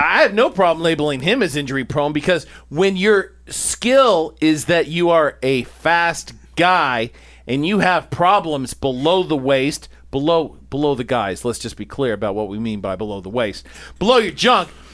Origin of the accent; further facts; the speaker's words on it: United States; I'm an American. I have freedom of speech.